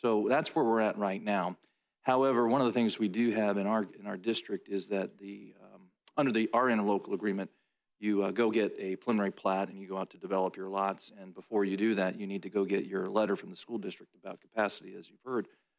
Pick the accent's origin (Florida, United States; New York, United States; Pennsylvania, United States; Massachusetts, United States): Florida, United States; Palm Coast; I'm from Flagler County, Palm Coast, Florida.